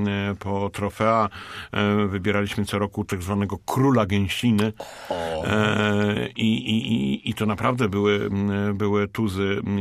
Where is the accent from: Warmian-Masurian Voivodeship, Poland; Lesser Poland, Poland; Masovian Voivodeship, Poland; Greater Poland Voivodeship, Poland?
Greater Poland Voivodeship, Poland; Poznań; Ale my, poznaniacy, lubimy sosówę.